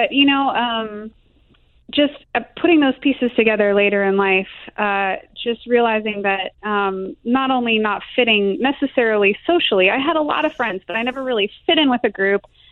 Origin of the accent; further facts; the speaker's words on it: Salt Lake City, Utah, United States; I grew up in Salt Lake City for a while where everyone had church and different things, and we were not of the same religion.